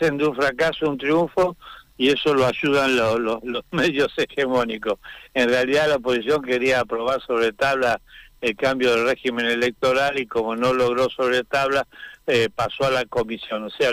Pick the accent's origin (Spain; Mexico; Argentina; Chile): Argentina; Neuquén; a los que somos de Neuquén